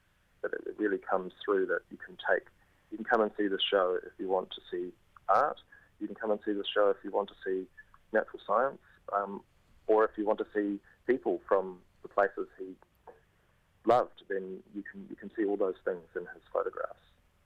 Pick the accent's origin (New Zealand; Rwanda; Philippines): New Zealand; West Auckland, Auckland; I grew up in West Auckland and it resonated with me so strongly.